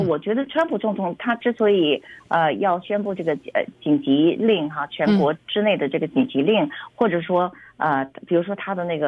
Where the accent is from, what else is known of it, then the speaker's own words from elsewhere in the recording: China; 那我们中国人，我不知道广义多少钱拿绿卡，好难呐